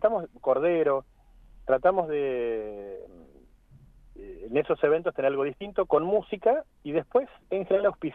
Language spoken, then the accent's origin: Spanish; Luis Beltrán, Río Negro, Argentina; somos de acá de Beltrán